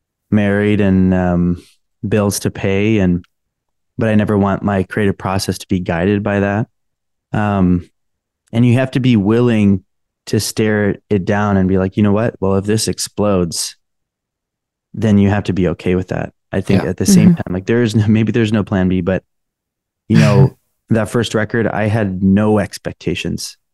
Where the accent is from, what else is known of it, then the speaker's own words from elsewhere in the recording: Los Angeles, California, United States; I mean, I'm from Los Angeles, not that crazy.